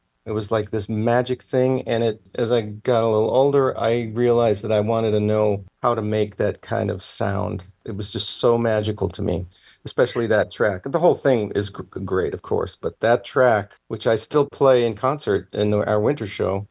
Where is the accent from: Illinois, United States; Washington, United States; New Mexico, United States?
Illinois, United States; Geneva; also born or lived in Chicago; And yeah, and growing up, my brothers and I, then we moved from Chicago to Geneva, which is directly west, and pretty much grew up there.